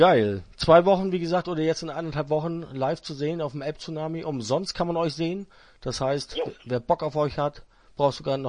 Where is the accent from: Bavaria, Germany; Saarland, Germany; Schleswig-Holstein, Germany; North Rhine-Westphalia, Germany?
Schleswig-Holstein, Germany; wir kommen aus Nordfriesland.